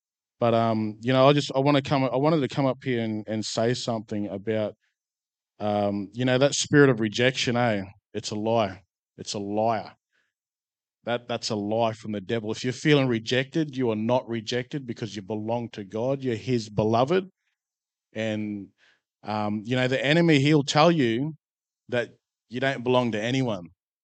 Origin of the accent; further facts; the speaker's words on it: Mount Isa, Queensland, Australia; I've just recently moved here from Blackwater, born and raised in Mount Isa. I'm Vanuatu, mixed islander.